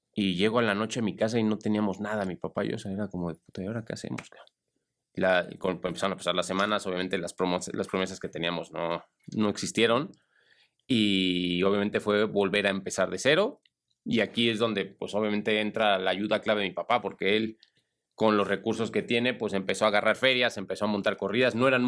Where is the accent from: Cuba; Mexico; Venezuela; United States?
Mexico; fue como un escape a regresar a mi tierra, a ver a toda mi gente, a mi familia, a mis amigos